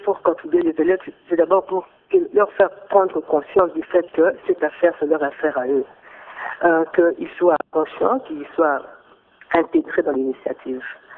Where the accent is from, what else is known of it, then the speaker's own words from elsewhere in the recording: Équateur, DR Congo; je suis originaire de la province de l'Équateur